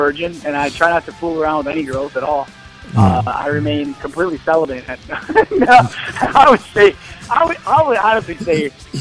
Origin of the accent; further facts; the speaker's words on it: Grand Rapids, Michigan, United States; We're all from Grand Rapids area, so that's a weird backstory to that.